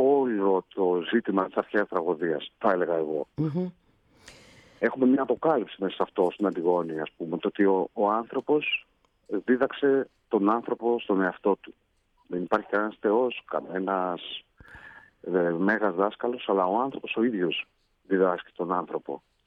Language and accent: Greek; Ioannina, Epirus, Greece; Εγώ μεγάλωσα στα Γιάννενα και αγαπάω πάρα πολύ τον τόπο μου.